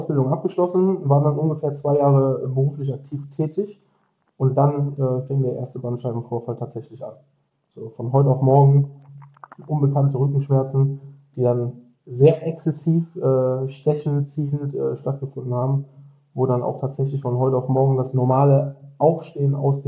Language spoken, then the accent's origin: German; Dormagen, North Rhine-Westphalia, Germany; ich bin 37 Jahre alt. Ich komme aus Dormagen, was in der Nähe von Düsseldorf ist.